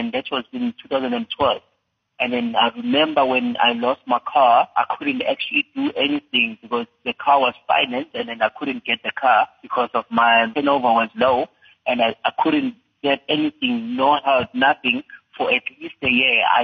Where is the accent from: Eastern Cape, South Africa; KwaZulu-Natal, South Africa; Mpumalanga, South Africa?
KwaZulu-Natal, South Africa; Inkandla; born there; I was born in Inkandla.